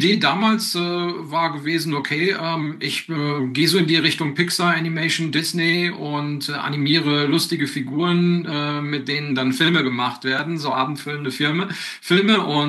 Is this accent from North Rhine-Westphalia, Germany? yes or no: yes; Bochum, North Rhine-Westphalia, Germany; now in Gescher, Germany; Also gebürtig komme ich aus Bochum, also Großstadtkind, bin dann aber irgendwann aufs Land gezogen und bin situativ mittlerweile beheimatet im schönen Münsterland, Ecke Coesfeld, Gescher.